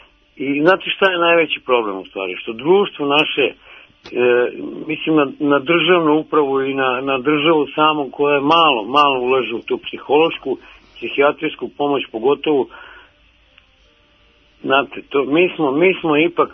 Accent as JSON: {"language": "Serbian", "country": "Serbia", "said": "kod nas u Srbiji"}